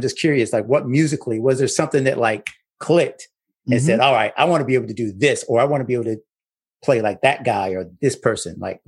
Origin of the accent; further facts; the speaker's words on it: Pensacola, Florida, United States; now in South Florida, United States; I grew up in North Florida, where you are now closer to my hometown.